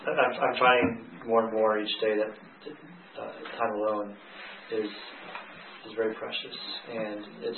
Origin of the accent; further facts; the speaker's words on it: United States; now in Tokyo, Japan; I come from America